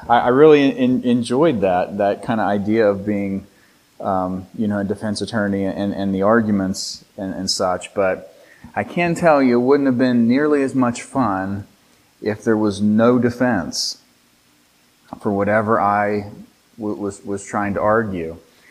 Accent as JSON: {"language": "English", "region": "West Virginia", "country": "United States", "said": "I'm from West Virginia."}